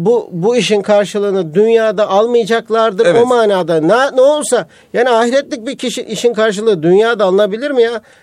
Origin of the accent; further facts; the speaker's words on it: Kayseri, Turkey; Ben bir Kayserliyim dedim